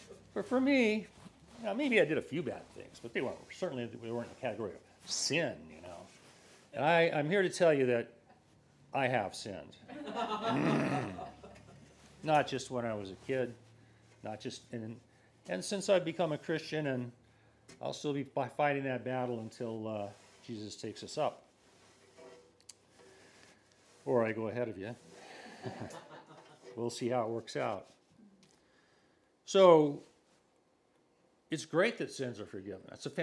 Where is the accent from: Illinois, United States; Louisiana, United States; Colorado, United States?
Louisiana, United States; New Orleans; But I grew up down in New Orleans.